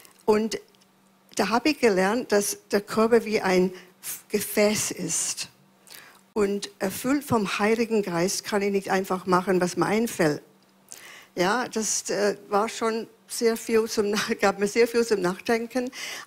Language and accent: German; Glasgow, Scotland, United Kingdom; ich komme aus Glasgow in Schottland. Und meine Mutter war Christ, mein Vater nicht.